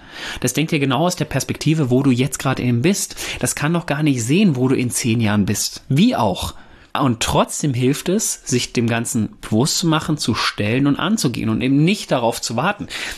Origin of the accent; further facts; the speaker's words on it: North Rhine-Westphalia, Germany; Ich komme ja ursprünglich aus dem Pott